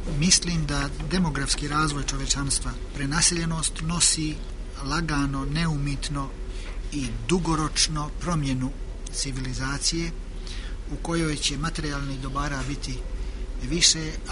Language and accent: Serbian; Cetinje, Montenegro; najteže biti profesionalni historičar kod nas u Crnoj Gori oko Cetinja